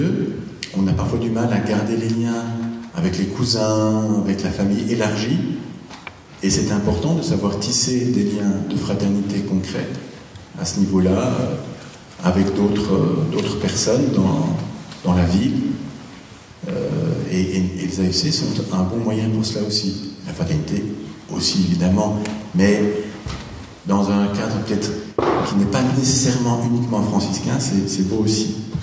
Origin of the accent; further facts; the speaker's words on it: Belgium; Donc on est issu de Belgique.